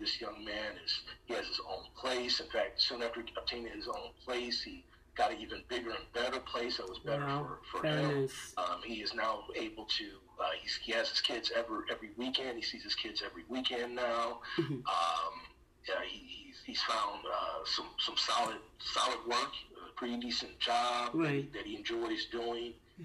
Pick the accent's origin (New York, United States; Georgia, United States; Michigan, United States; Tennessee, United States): Michigan, United States; Detroit; I'm from Detroit.